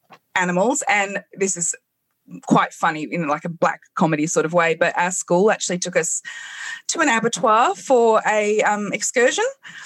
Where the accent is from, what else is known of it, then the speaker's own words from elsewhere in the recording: England, United Kingdom; I grew up in England